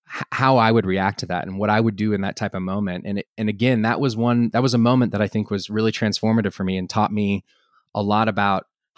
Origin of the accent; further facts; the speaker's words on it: Austin, Texas, United States; now in Boulder, United States; I moved back to Boulder, or I moved to Boulder. I was originally from Austin.